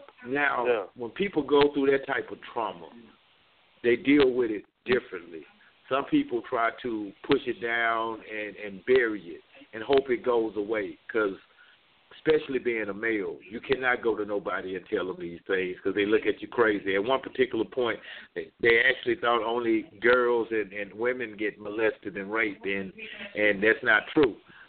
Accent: Utica, Mississippi, United States; also born or lived in Chicago; I came up in the country. A little town called Utica on the other side of Jackson.

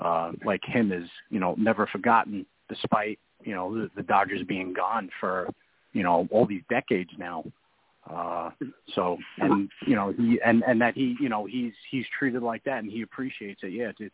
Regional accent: Bronx, New York, United States; being that, you know, I was born and bred in the Bronx.

